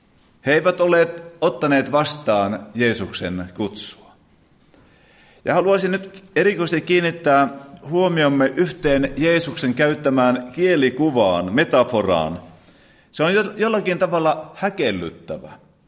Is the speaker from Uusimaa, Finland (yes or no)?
no; Kalajoki, North Ostrobothnia, Finland; born there; tulin tänne Kalajoelta, Kalajoen Rautiosta. Se on syntymäkyläni, ja siellä aina vietämme osan vuotta.